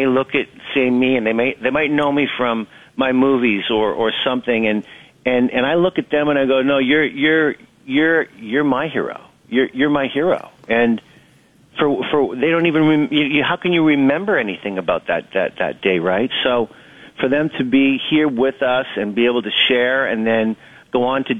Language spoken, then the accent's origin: English; Saskatoon, Saskatchewan, Canada; It's really nice to know that people know I'm Canadian and I'm from Saskatoon.